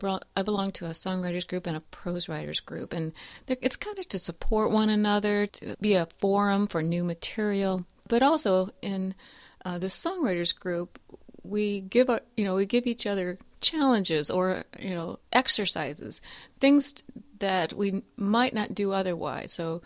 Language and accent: English; Elkhart, Indiana, United States; I actually didn't come from a musical family, but I grew up in Elkhart, Indiana, and that's where all the band instruments were made at that time.